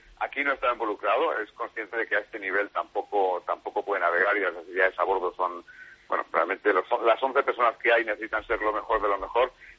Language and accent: Spanish; Huelva, Andalusia, Spain; also born or lived in Madrid; Yo soy de Madrid, nací en Madrid, bueno, me crié en Huelva, probablemente madrileño principalmente, pero vamos andando un poco de un lado a otro.